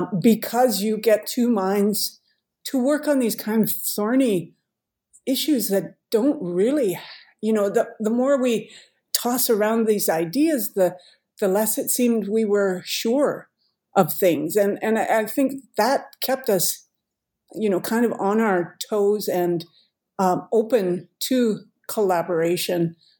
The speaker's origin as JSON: {"language": "English", "town": "Saskatoon", "region": "Saskatchewan", "country": "Canada", "said": "come from Saskatoon. And so, you know, we kind of shared an understanding, a locality"}